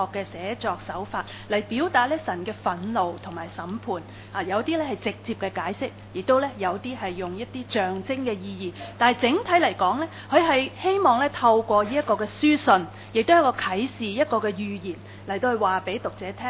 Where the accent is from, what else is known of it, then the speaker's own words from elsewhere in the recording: Foshan, Guangdong, China; 我说我是佛山的，可能我们都有不同的乡音